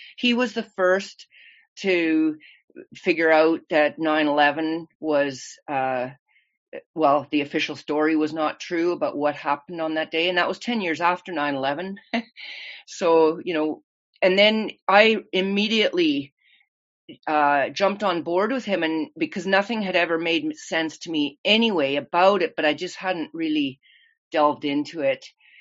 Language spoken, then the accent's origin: English; Canada; we're all Canadian. We grew up in Canada, but he reverse migrated. Our parents came over from Germany in the 50s, then had their family here in Canada.